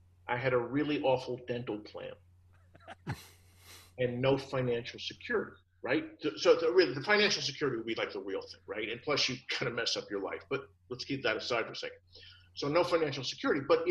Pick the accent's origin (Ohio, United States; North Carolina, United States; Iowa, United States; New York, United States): New York, United States; moved away as an adult; So I'm from New York, and I moved to Oklahoma to finish college and to meet my future ex-wife. So I got here in the late 70s